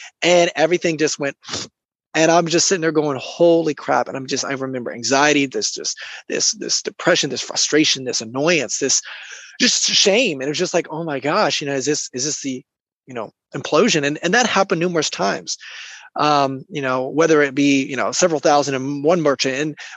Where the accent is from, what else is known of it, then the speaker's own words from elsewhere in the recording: Jacksonville, Florida, United States; Right now, I am from Florida, Jacksonville.